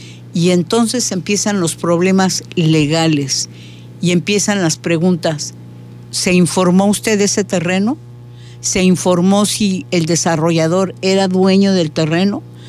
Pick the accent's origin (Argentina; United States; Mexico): Mexico; como mexicanos tenemos todos derecho.